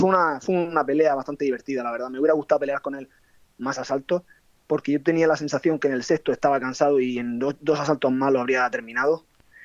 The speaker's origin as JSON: {"language": "Spanish", "town": "Almería", "region": "Andalusia", "country": "Spain", "said": "mi sueño es hacerme un nombre en mi tierra. Yo quiero ser primero, poner mi marca en Almería."}